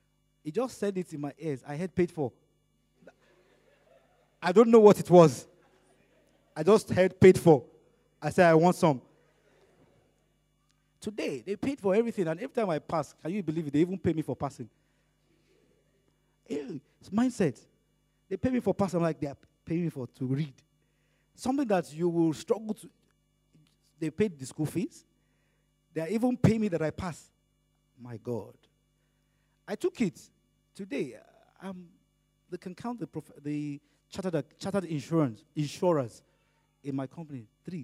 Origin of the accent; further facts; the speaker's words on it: Lagos, Nigeria; And I knew he knew I was a bushman. He knew I was straight from Las Jigi. That's Lagos State. Lagos State in Nigeria. He knew I had just arrived.